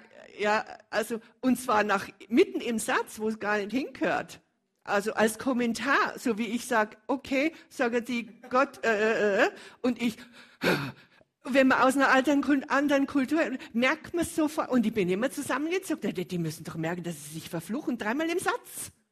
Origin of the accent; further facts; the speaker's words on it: Bavaria, Germany; Eben, ich komme aus Bayern und die Bayern können auch ganz schön Sachen sagen